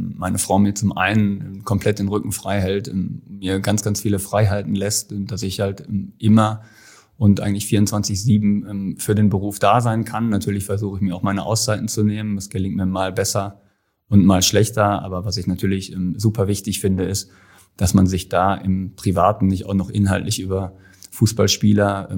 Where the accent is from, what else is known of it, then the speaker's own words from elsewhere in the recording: Wetter an der Ruhr, North Rhine-Westphalia, Germany; also born or lived in Bavaria; gebürtig aus Bayern und dann haben sich meine Eltern relativ früh getrennt und ich bin mit meiner Mutter und meinem Bruder nach Wetter an der Ruhr gezogen, sprich ins Ruhrgebiet und bin dementsprechend im Ruhrgebiet auch aufgewachsen